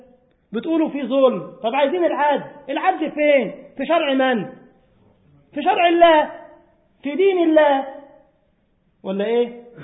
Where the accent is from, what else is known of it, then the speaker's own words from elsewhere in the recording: Egypt; تاهوا في أرض شبه جزيرة سيناء عندنا في مصر